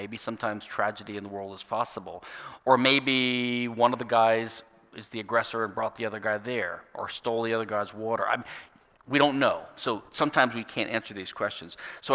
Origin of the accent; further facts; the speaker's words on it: Louisiana, United States; And then a version of that was adopted in my home state, Louisiana, the only state in the United States which is a civil law state.